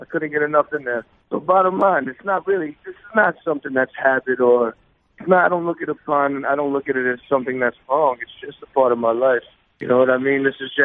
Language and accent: English; Flushing, New York, United States; I was a young man growing up in Flushing, Queens, come from a working class family, was always imaginative and curious and ready to do whatever